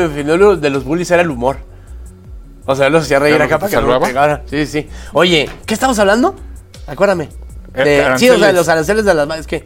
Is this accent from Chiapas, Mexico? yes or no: no; Chihuahua, Mexico; Es que somos de Chihuahua, somos bárbaros, güey.